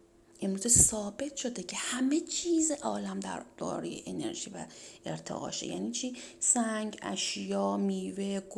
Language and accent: Persian; Iran; به عنوان یک ایرانی شیعه امیرالمومنین